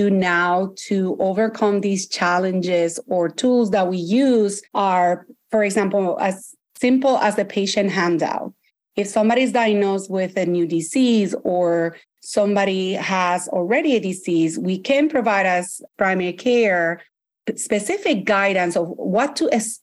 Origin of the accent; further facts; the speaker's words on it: Puerto Rico; also born or lived in Delaware; now in Connecticut, United States; I'm originally from Puerto Rico. I trained residency in the area of Delaware in Wilmington, Delaware, and moved to Connecticut, has been practicing family medicine here for 16 years now.